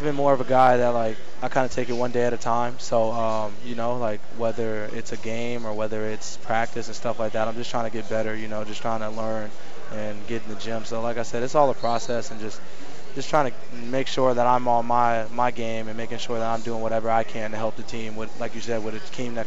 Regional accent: Las Vegas, Nevada, United States; But a lot of the people didn't know I was like from Vegas.

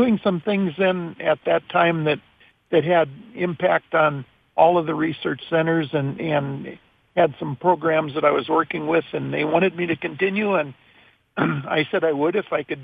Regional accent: Lisbon, North Dakota, United States; I grew up in Lisbon, North Dakota, and Fargo was the closest college.

